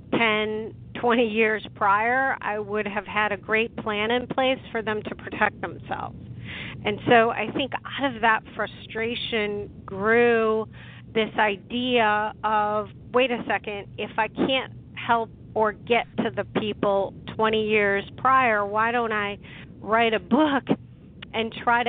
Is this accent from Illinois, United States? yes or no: yes; Chicago, Illinois, United States; I grew up in Chicago, and if anybody knows the weather in Chicago